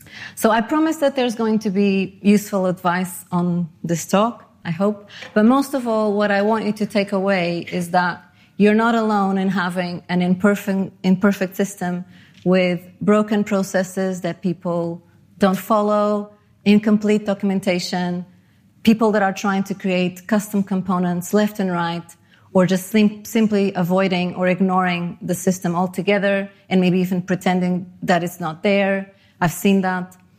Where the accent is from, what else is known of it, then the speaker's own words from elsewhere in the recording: Portugal; also born or lived in Panama; now in London, United Kingdom; I grew up in Portugal and Panama, and I have lived in London for almost 11 years now with my husband and my son